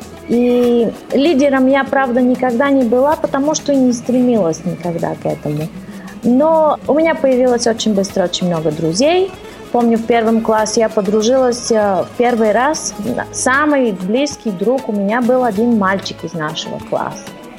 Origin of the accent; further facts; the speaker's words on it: Sofia, Sofia City, Bulgaria; born there; Russian is a second language; Мне 44 года. Я родилась в Софии в 69 году. 18 ноября, знак зодиака Скорпион.